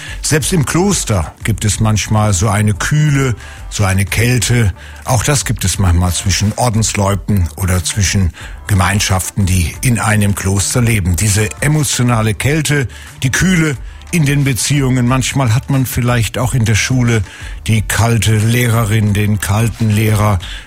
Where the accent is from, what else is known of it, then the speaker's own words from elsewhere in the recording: Northern Germany, Germany; Ich bin ja in Norddeutschland groß geworden, nahe der niederländischen Grenze.